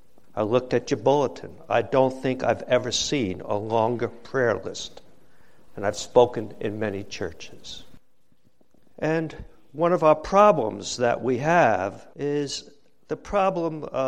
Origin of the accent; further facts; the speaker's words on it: New Jersey, United States; accent: Jersey; to thank Pastor Hayes for entrusting to me, with my Jersey accent, the sacred lectern